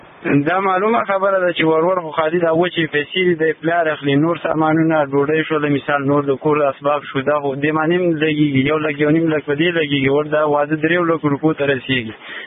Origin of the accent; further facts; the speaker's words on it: Khost, Afghanistan; د خوست ولایت اوسیدونکی یم.